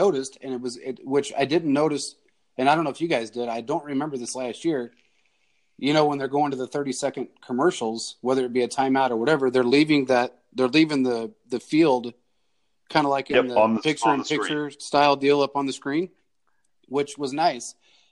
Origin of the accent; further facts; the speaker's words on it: Kansas City, Missouri, United States; So I'm a guy born and raised in Kansas City watching Buffalo Bills football games because I idolized O.J. Simpson.